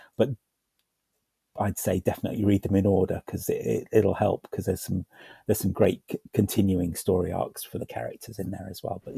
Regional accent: United Kingdom; I find, especially when it comes to being British like that, the moment you're under a stressful situation, you kind of resort to humor as a way to react to it.

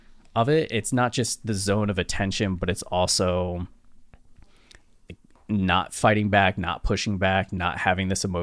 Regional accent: Canal Fulton, Ohio, United States; now in Austin, United States; Like, my hometown of Canal Fulton, Ohio is 5,000 people.

